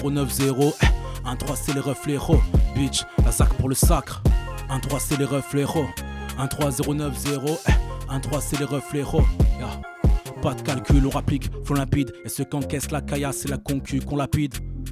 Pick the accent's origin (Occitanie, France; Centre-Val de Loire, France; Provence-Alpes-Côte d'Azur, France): Provence-Alpes-Côte d'Azur, France; Aix-en-Provence; parce que je viens de Lazac, de Aix-en-Provence, Lazac.